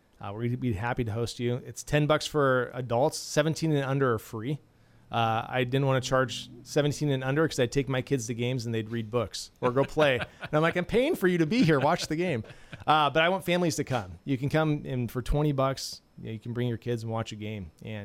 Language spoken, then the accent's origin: English; Nebraska, United States; I grew up in Nebraska, where we have corn and football, and so I'm well aware of that.